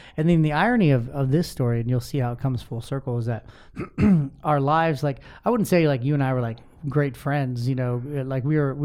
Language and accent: English; Chino Hills, California, United States; So we grew up in Chino Hills, California. It's considered the Inland Empire.